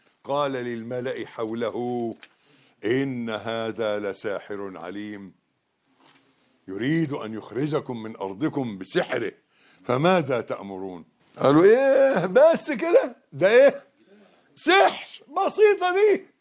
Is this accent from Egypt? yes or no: yes; Egypt; إحنا برضو إحنا مصريين زي بعض